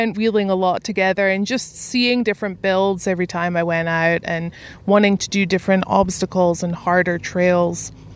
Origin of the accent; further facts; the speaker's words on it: Scotland, United Kingdom; moved away as an adult; also born or lived in Italy; now in United States; Yeah, so I grew up in Scotland, only moved to the States almost 10 years ago now.